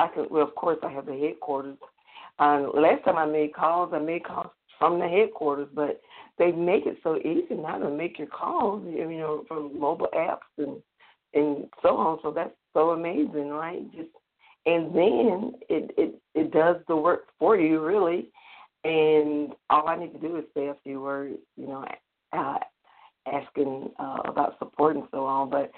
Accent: the South, United States; accent: Southern; And my southern accent is really coming out big time on.

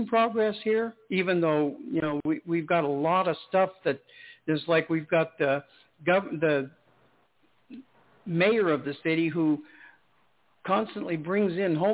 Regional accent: Colorado, United States; I grew up in Colorado, so, you know, my dad taught me how to survive out in the middle of nowhere if I needed to.

